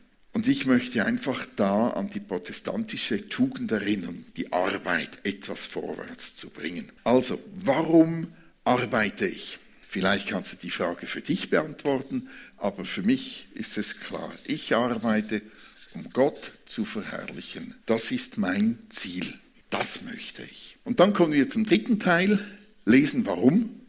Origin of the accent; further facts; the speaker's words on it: Thurgau, Switzerland; kennen wir als Thurgauer, oder?